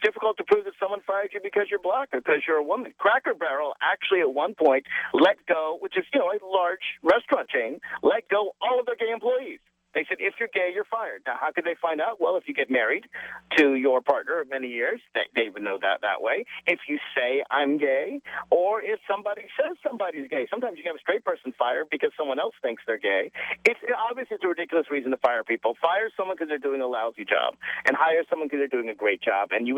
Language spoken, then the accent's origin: English; Tennessee, United States; even in Tennessee, which is my home state